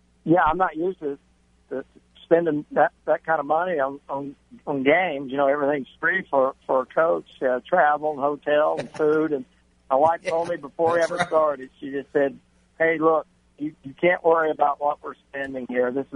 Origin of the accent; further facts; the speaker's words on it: Mississippi, United States; I grew up down in Mississippi in the SEC, so it is big and special for our family.